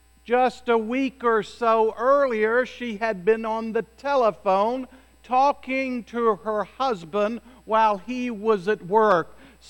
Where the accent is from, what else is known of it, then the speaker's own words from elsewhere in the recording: the South, United States; accent: southern; And just in case my southern accent has gotten in the way, let me spell it